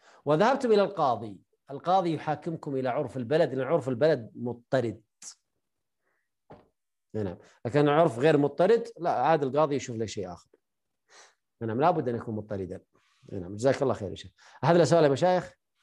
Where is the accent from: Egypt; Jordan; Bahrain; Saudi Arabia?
Saudi Arabia; لكن بلد عندنا مثلا، عندنا في السعودية